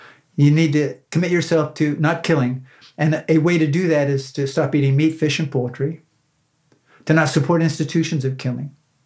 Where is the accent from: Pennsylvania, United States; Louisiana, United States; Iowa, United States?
Pennsylvania, United States; I grew up in Northwest Pennsylvania. It was populated by an influx of Eastern Europeans, Polish, Slovakian, Ukrainian.